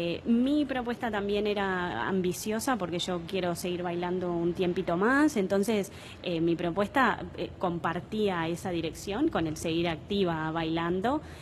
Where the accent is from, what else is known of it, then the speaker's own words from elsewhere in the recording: Uruguay; En realidad, la mayoría somos uruguayos.